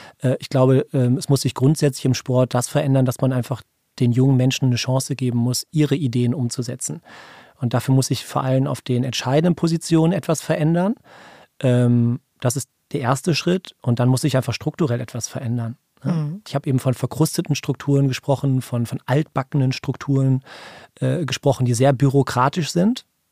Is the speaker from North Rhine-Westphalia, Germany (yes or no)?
yes; Düsseldorf, North Rhine-Westphalia, Germany; Ich bin Düsseldorfer, das habe ich eben gesagt. Ich bin hier geboren worden. Meine Kinder sind hier geboren worden.